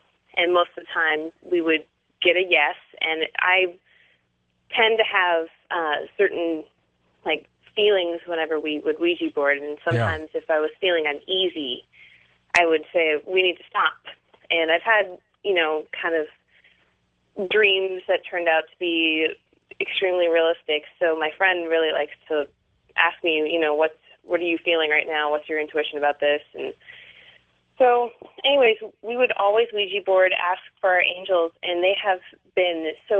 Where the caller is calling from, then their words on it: Bellingham, Washington, United States; I'm calling from Bellingham.